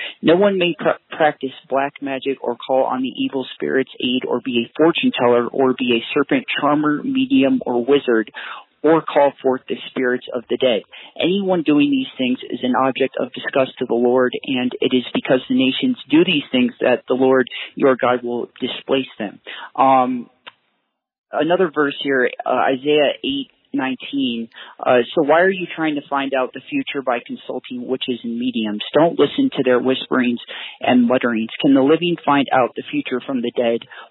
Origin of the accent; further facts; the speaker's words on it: Colorado, United States; I'm 24, and yeah, I'm from Colorado